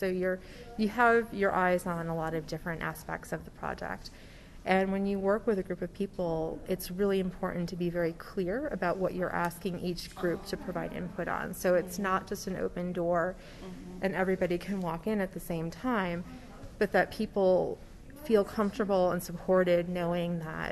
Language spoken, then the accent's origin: English; East Coast, United States; now in Colorado, United States; I think I'm a transplant in Colorado. I came from the East Coast.